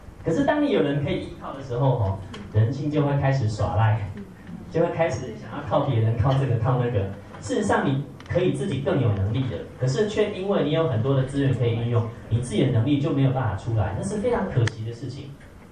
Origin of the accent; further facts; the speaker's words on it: Taipei, Taiwan; now in Taichung, Taiwan; 尤其我在台中又是外地人，我老家在台北，我在台中是一个外地人